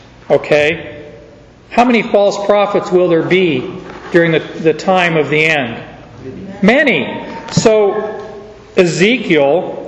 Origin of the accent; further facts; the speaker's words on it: Southwest, United States; I grew up in the Southwest, and at night you'd hear the coyotes everywhere